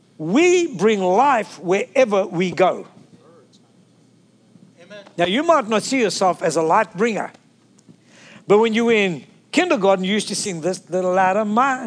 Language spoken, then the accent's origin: English; South Africa; You see, I'm from South Africa